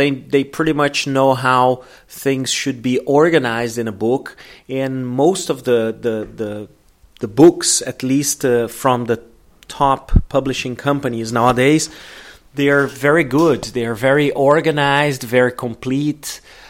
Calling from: Porto Alegre, Rio Grande do Sul, Brazil; English is a second language

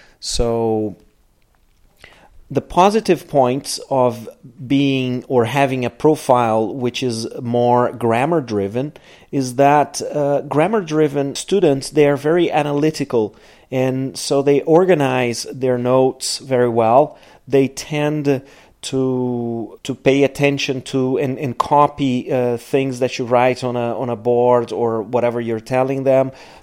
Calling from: Porto Alegre, Rio Grande do Sul, Brazil; I'm speaking from Porto Alegre. It's pretty hot here in Porto Alegre

